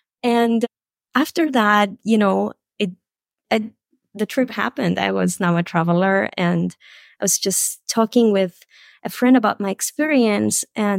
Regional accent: Cyprus; moved away as an adult; also born or lived in United Kingdom; growing up in Cyprus, living at the age of 18 to go study in the UK

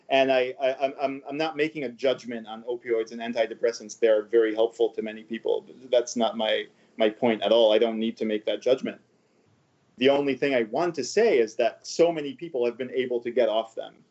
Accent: Tel Aviv, Tel Aviv District, Israel; I grew up in Tel Aviv. And where I grew up, everyone goes to the army.

